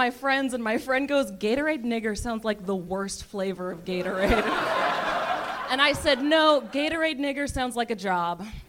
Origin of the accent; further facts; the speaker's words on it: Portland, Oregon, United States; now in Los Angeles, United States; Portland, Oregon.